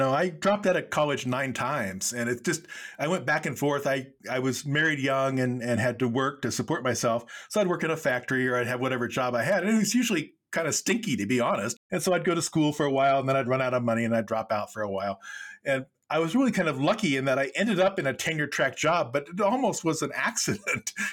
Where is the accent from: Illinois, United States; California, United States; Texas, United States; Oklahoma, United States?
California, United States; East Los Angeles; I grew up in East LA, and I just basically would ride as far as I could, you know, in a 2 or 3 hour radius.